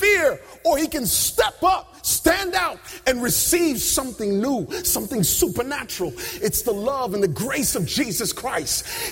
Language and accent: English; Hampton, Virginia, United States; I grew up down in Hampton, Virginia, where for most of us, I don't know if you've had this experience, but I grew up in a black Pentecostal church